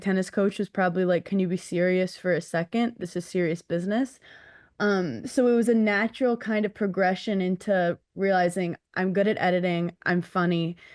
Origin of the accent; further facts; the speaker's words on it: New York City, New York, United States; And like, I'm 33 from New York City. I just got my driver's license last week.